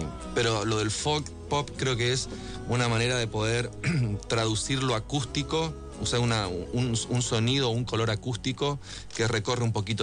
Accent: Resistencia, Chaco, Argentina; yo soy de Resistencia

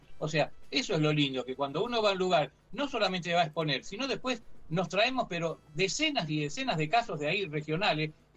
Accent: Ensenada, Buenos Aires Province, Argentina; soy de Ensenada, soy de Ensenada.

